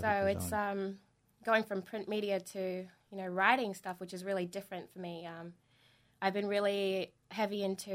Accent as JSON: {"language": "English", "town": "Thursday Island", "region": "Queensland", "country": "Australia", "also_born_or_lived": "Cairns / Mackay / Brisbane", "said": "I'm Torres Strait Islander, so I'm from Thursday Island up the north."}